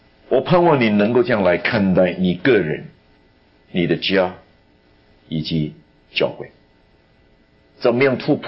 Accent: China; 有些时候我总觉得我们中国人有某一些的观念，真的是害死我们

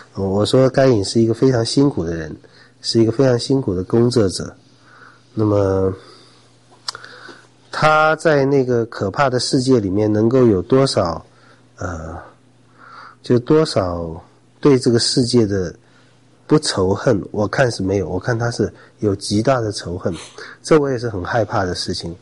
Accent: China

